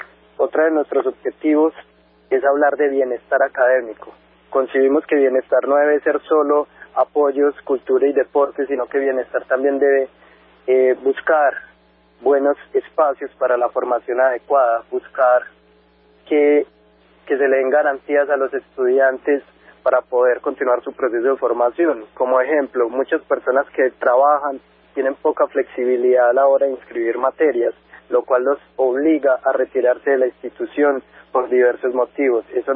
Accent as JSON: {"language": "Spanish", "town": "Ituango", "region": "Antioquia", "country": "Colombia", "said": "yo soy de Ituango, Antioquia, una región algo olvidada que ahora se conoce mucho por el tema de la represa"}